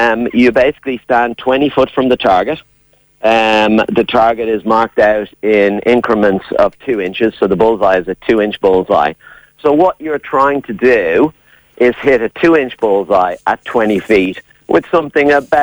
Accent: Leinster, Ireland; We're all from Wicklow

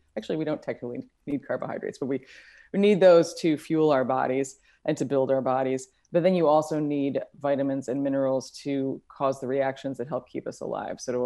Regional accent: United States; vitamins, I'm American, I can't help myself.

